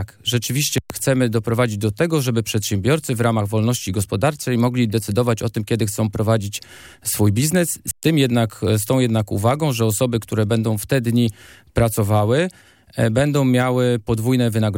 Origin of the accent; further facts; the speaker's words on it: Pomeranian Voivodeship, Poland; bo jesteśmy z Kociewia, zgodni